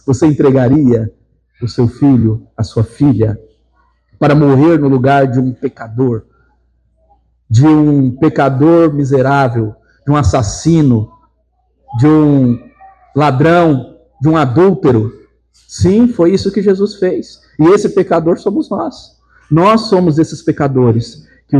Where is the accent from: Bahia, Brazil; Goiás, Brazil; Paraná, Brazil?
Goiás, Brazil; Goiânia; eu vou falar: jamais, como o bom goianiense, nem, como bom goiano